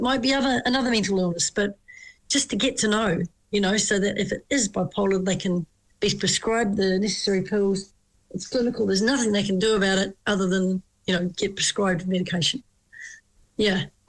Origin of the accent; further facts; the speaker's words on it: Taupo, Waikato, New Zealand; I was on holiday in, with mum and dad in Taupo, my hometown.